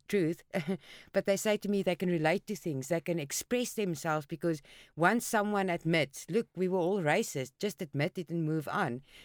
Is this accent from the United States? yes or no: no; South Africa; growing up in South Africa, we lived apartheid.